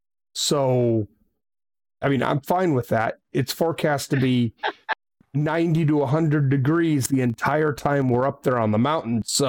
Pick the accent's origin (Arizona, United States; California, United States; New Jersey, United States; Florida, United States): Arizona, United States; Tucson; born there; Now, I was born in Tucson, but I only lived in Arizona for 3 years. I don't do hot.